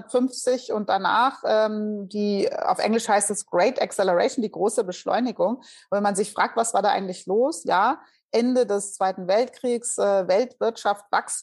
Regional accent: Hesse, Germany; ich bin Hessin

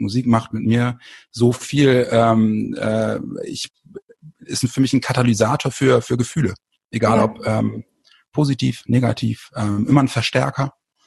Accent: Bremen, Germany; meine Heimat Bremen.

